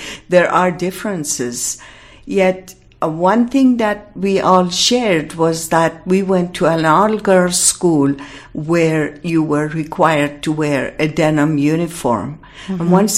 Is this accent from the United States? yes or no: no; Iran; accent: Iranian; English is a second language; though I have lived 40 years here, mm-hmm. my Iranian-ness will always be there, as you can hear it in my voice and accent.